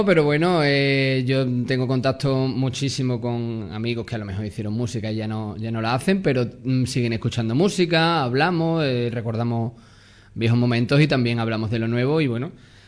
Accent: Llerena, Extremadura, Spain; no es porque sea mi pueblo, pero en Llerena hay artistas muy buenos

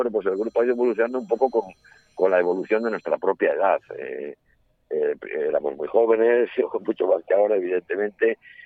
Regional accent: Extremadura, Spain; a nosotros nos buscan por ser lo que somos, por ser extremeños

